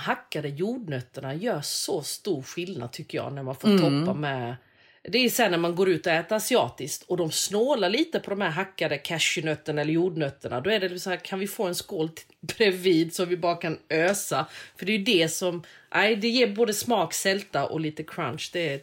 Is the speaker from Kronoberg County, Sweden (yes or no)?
yes; Växjö, Kronoberg County, Sweden; Så gjorde vi hemma i Växjö och det var också pappas favorit liksom sådär.